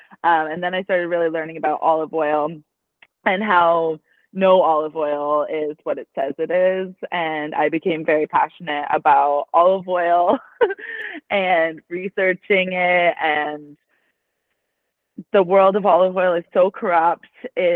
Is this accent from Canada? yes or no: yes; Canada; I find it quite packed with people for it being rural, because I'm from Canada where you know, rural is really rural.